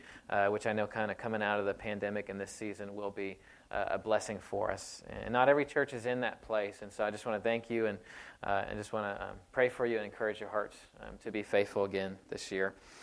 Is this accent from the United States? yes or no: yes; Dallas, Texas, United States; now in Elba, United States; Christy and I came from the Dallas area, and so we felt a little bit differently there than we would here in Elba in the middle of the night.